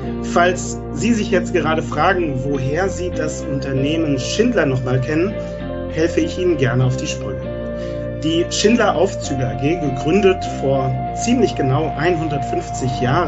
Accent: Frankfurt, Hesse, Germany; Für mich als Frankfurter

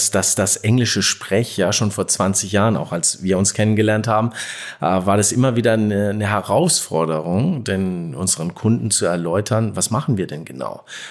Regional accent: Bretten, Baden-Württemberg, Germany; Ich komme ursprünglich aus Bretten bei Karlsruhe.

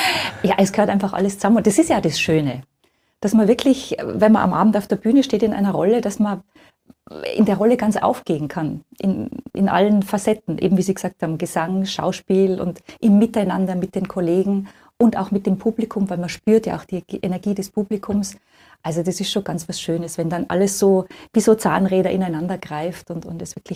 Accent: Tyrol, Austria; now in Vienna, Austria; also ich bin ja da als Tiroler Landpomeranze sozusagen nach Wien gekommen

